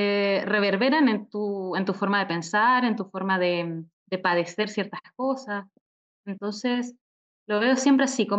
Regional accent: Magallanes, Chile; yo soy de Magallanes, entonces digamos que conozco bien ese crecer con un clima así de hostil

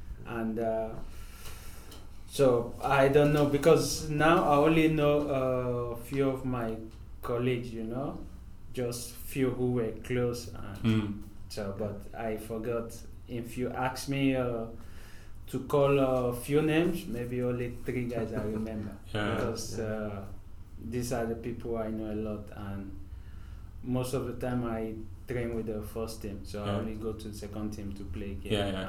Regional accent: Nigeria; I was born and raised in Nigeria.

